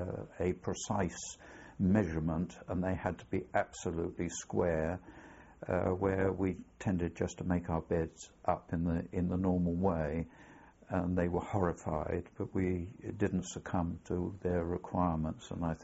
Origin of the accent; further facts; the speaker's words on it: Bournemouth, South West England, United Kingdom; born there; I was born on the 18th of September 1924, and I was born in Bournemouth.